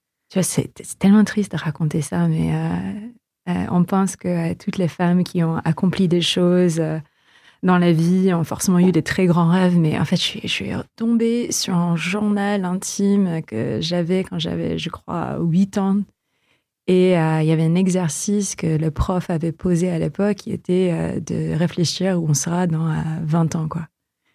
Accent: Philippines; J'ai grandi aux Philippines aussi, ça doit jouer un tout petit peu

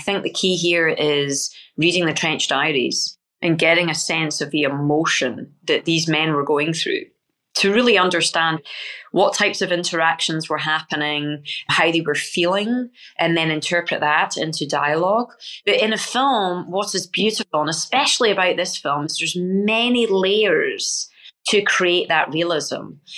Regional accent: United Kingdom; And it was something I did not appreciate as a British person that has always been on the winning side, for want of a better word.

